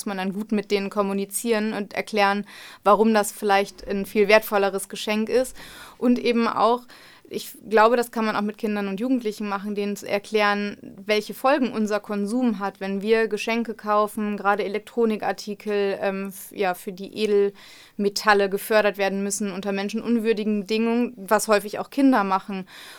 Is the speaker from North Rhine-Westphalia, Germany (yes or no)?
no; Lower Saxony, Germany; ich komme aus der Region, meine Familie auch